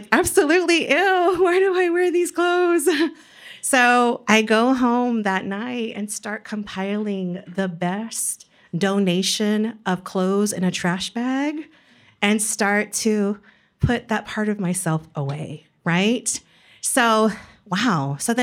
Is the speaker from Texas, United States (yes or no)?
yes; San Antonio, Texas, United States; So I'm from San Antonio, but I left as soon as I could, right? And I moved up to North Texas, and I was teaching reading and writing, seventh grade, middle school